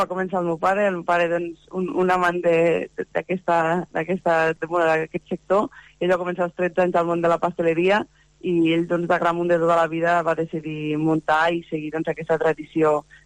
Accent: Agramunt, Catalonia, Spain; el ser de Gramunt de tota la vida

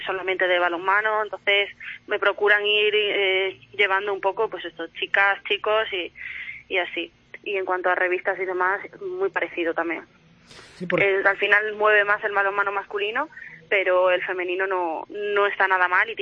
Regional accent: Spain; siendo cuatro españolas

